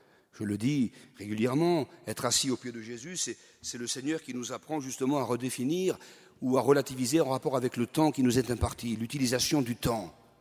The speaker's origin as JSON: {"language": "French", "country": "France", "said": "Mais nous, on est français, nous."}